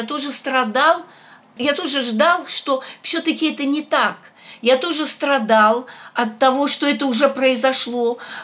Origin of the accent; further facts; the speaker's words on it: Kazakhstan; moved away as an adult; now in Moscow, Russia; я родилась в Симпалатинской области, а выросла в Казахстане.